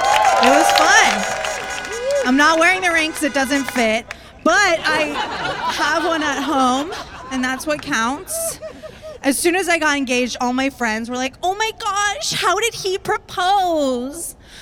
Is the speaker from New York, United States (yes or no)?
no; Tampa, Florida, United States; Like, I grew up in Florida. They don't believe in science. Like, I went to high school in the worst education system next to Alabama. We didn't even have a sex ed class in Tampa.